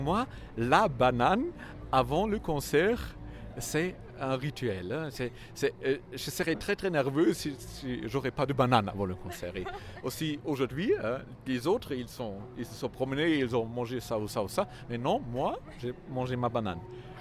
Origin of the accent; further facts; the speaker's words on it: Saarland, Germany; French is a second language; now in Switzerland; vous savez, je viens de la Sarre. En Allemagne, c'est aussi très proche de la France.